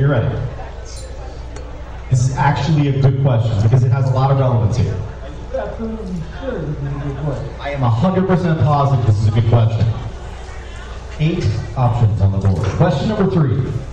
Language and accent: English; Boston, Massachusetts, United States; accent: Boston; I don't know why my accent just came in there. Sorry. I'm from Boston. It's an accent. It's wicked good.